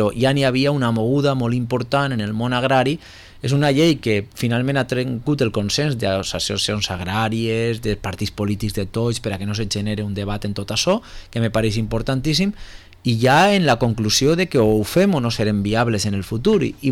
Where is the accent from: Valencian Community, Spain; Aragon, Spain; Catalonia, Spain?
Valencian Community, Spain; I en la nostra cultura d'ací del Mediterrani i en nosaltres especialment com a valencians